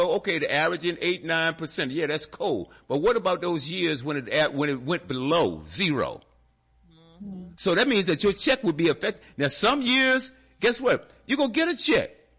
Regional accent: Virginia, United States; I said, "Well, originally I'm from Virginia."

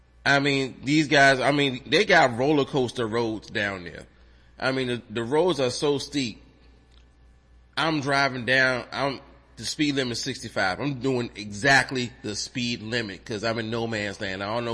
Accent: Richmond, Virginia, United States; I told them I was from Richmond. That's all I needed to tell them.

